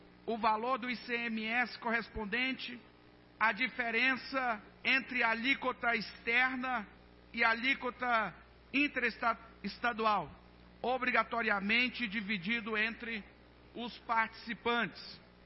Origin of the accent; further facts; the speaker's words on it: Anápolis, Goiás, Brazil; Somos nós brasileiros. Somos nós goianos, anapolinos